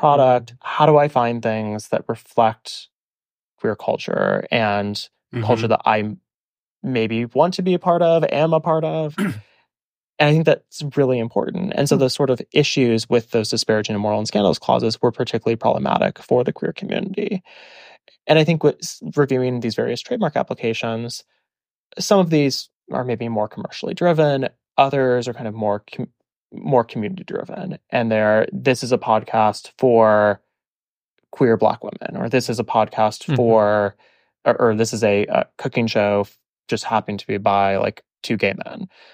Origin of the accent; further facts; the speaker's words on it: Midwest, United States; But growing up in the Midwest, we had both.